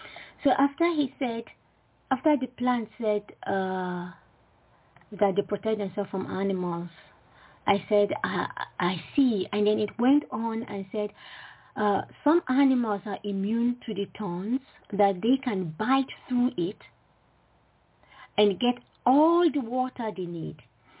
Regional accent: Jos, Plateau, Nigeria; when I was growing up in Nigeria, Jos, in the middle of Nigeria.

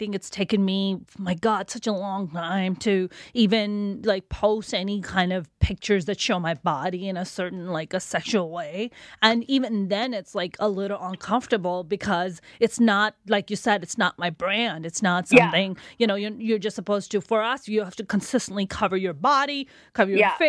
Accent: Pakistan; because she's Indian, I'm Pakistani.

